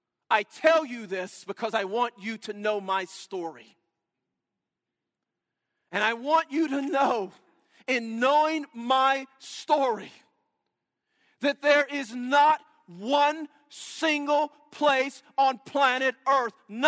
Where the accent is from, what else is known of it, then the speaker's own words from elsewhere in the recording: Southern United States, United States; I grew up in the South.